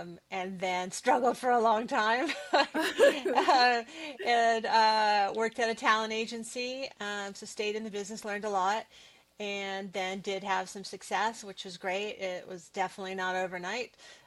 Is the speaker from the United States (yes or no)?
yes; Studio City, California, United States; also born or lived in Missouri; And I grew up in Studio City, California. I was born in Missouri, but spent most of my life in Studio City.